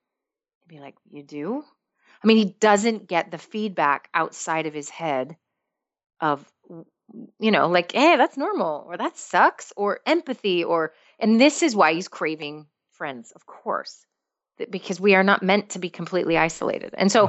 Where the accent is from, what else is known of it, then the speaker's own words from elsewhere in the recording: United States; So maybe they seek me out because I'm American.